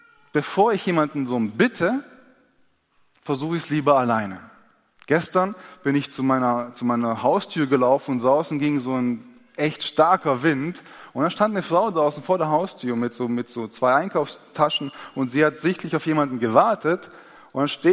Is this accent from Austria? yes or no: no; Stuttgart, Baden-Württemberg, Germany; Ich bin in Stuttgart groß geworden und in der südslawischen Adventgemeinde groß geworden.